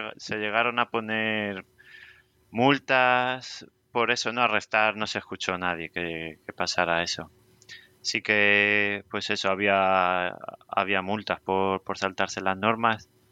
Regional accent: Madrid, Community of Madrid, Spain; now in Galicia, Spain; Yo también los he sufrido aquí al llegar, todavía soy el madrileño, vamos.

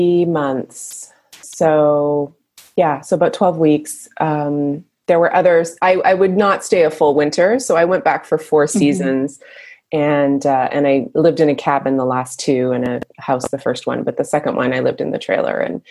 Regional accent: Canada; when I was in my early 20s, I grew up in Canada and I went to the Yukon Territory, up to Dawson City, Yukon

